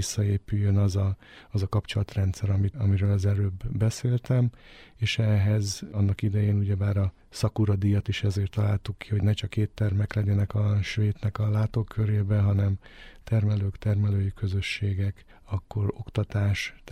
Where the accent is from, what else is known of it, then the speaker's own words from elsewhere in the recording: Székesfehérvár, Fejér, Hungary; ugye már vidéki vagyok, tehát gyermekkorom nagy részét, ahogy említettem is, nagymamámnál töltöttem, tehát a nyári szüneteket, illetve hát Székesfehérvár értelemszerűen a vidék.